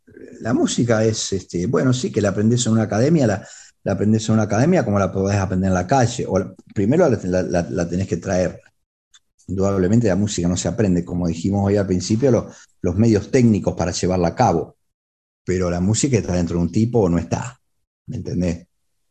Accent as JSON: {"language": "Spanish", "region": "Santa Fe", "country": "Argentina", "tie": "born there", "said": "Santa Fe, donde yo nací, era una ciudad otrora, estamos hablando de hace 60 años atrás"}